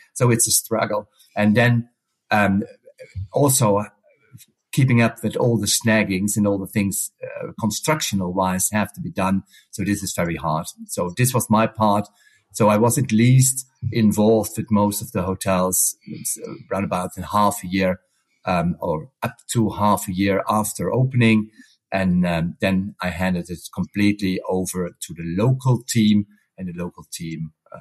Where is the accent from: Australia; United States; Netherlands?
Netherlands; moved away as an adult; So I'm Dutch, and this was my home country after over 35 years not working in the Netherlands